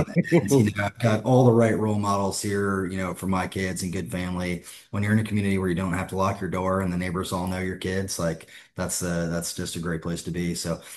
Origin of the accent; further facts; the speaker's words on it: West Lafayette, Indiana, United States; So born and raised in West Lafayette, Indiana, on Purdue's campus